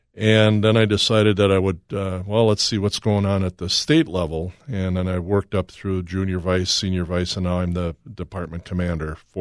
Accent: South St. Paul, Minnesota, United States; I am from South St. Paul, Minnesota, and we have our own VFW down there

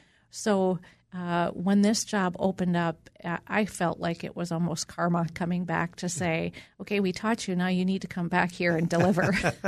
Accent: Minnesota, United States; I grew up in Minnesota, southern Minnesota

